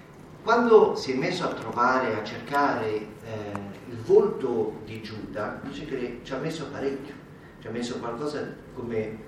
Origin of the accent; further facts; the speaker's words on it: Milan, Lombardy, Italy; Io sono di Milano, quindi diciamo molto lontano.